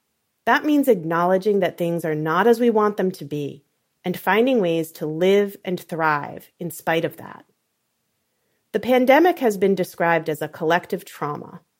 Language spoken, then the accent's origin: English; Rhode Island, United States; I grew up in Rhode Island, and as soon as the snow melts, I'm dreaming of sun, sand, and salt water.